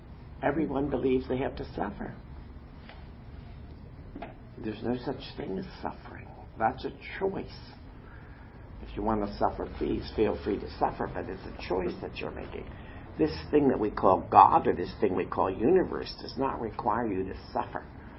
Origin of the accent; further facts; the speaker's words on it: Harrisburg, Pennsylvania, United States; I'm from Harrisburg, Pennsylvania.